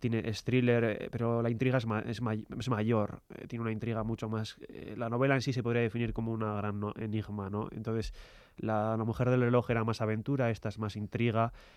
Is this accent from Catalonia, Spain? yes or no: no; Basque Country, Spain; propia de mi tierra, de Euskadi, del País Vasco.